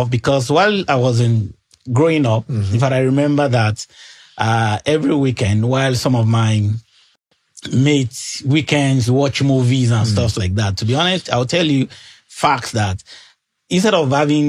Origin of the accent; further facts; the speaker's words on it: Ibadan, Oyo, Nigeria; also born or lived in Ilesha; I was born and bred in Ibadan.